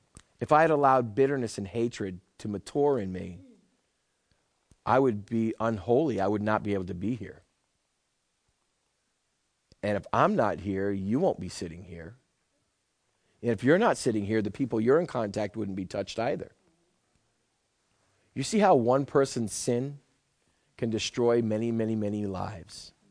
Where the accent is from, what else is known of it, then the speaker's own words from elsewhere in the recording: Massachusetts, United States; I'm not from here. I'm from New England, up near Boston.